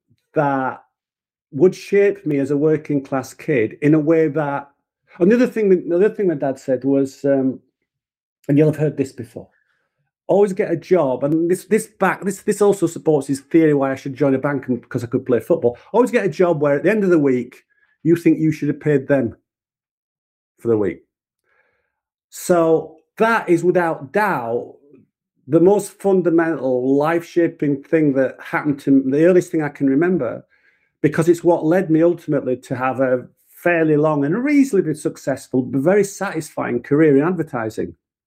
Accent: Yorkshire and the Humber, United Kingdom; I grew up in Yorkshire, although my dad was a Scouser. And my mom was from Sunderland.

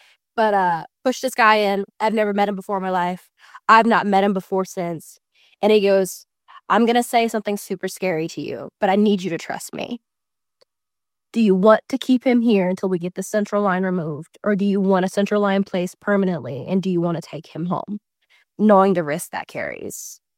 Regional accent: the South, United States; because that's where I'm from. I'm from the South. So going to Vandy is what I know.

